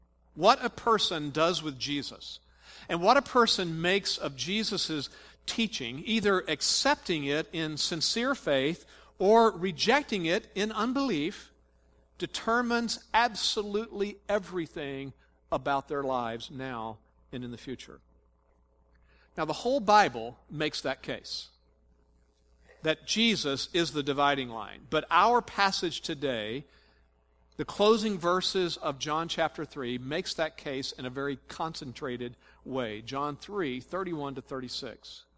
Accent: Texas, United States; Well, I grew up in Texas, and there's another example of a dividing line that I can give you. When you grow up in Texas, first of all, you grow up very proud and arrogant that you're from Texas.

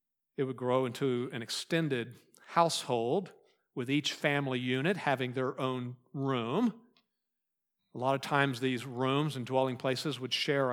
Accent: Wharton, Texas, United States; I claim a town in Texas as my hometown. It's Wharton, Texas. It's not the way I said it when I lived there. Wharton, Texas. But Wharton is where I lived. I have not lived there, though, since 1974.

